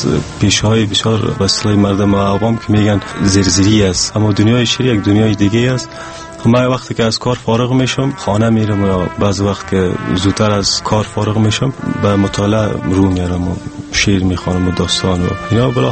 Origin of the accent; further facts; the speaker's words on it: Kabul, Afghanistan; also born or lived in Parwan; نگر متولد سال 62 هستم و در کابل تولد شدیم و تا فعلا زندگی میکنیم.